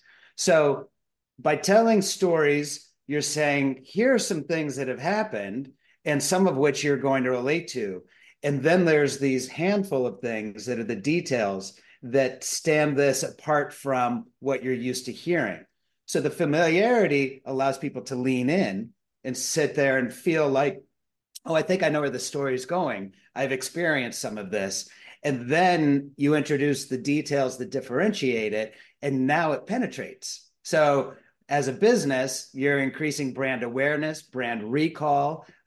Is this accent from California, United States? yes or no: yes; San Francisco, California, United States; There's a little bit of a scab picking there because I'm from San Francisco.